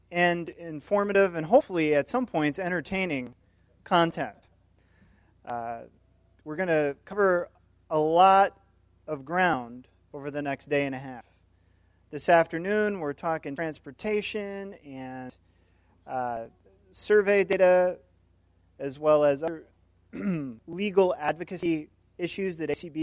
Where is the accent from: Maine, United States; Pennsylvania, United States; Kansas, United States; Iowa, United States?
Iowa, United States; because I'm from Iowa. We see a lot of airplanes up there when I was growing up